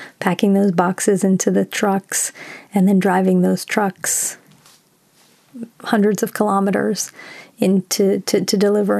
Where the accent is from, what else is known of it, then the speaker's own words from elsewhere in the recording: Washington, D.C. area, United States; now in New York, United States; I was in Washington, D.C. recently, and I grew up near Washington, D.C.